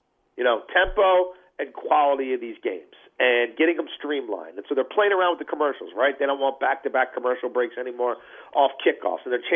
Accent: Baltimore, Maryland, United States; I'm born and raised in Baltimore, so I was raised a Colts fan.

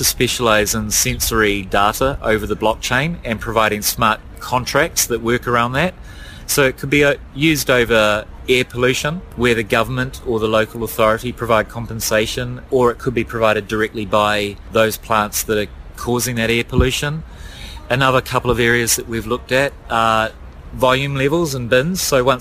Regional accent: New Zealand; and I'm from New Zealand, so we're at opposite ends of the world.

